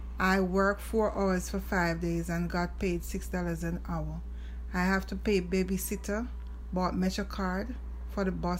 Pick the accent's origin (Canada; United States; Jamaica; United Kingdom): Jamaica; moved away; I grew up in Jamaica.